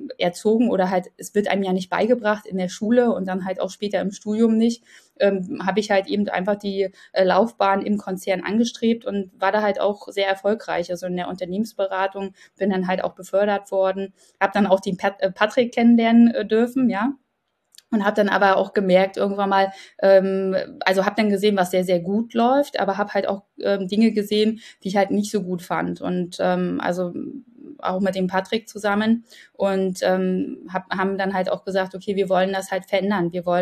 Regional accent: Ukraine; ich selbst komme aus der Ukraine, also man hört das meinem Namen ja gar nicht mehr an.

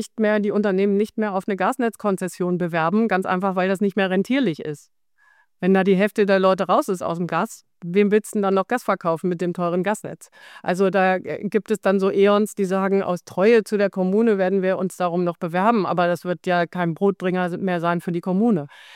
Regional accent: Hanover, Lower Saxony, Germany; Ich komme aus Hannover.

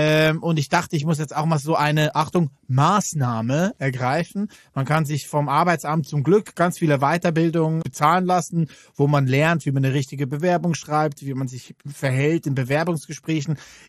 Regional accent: Switzerland; Als Schweizer bleibt man ja ruhig

